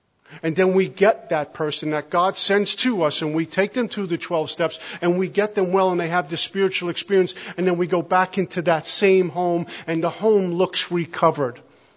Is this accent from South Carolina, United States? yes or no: no; Brooklyn, New York, United States; I grew up in Brooklyn, New York, like you didn't know by the way I speak.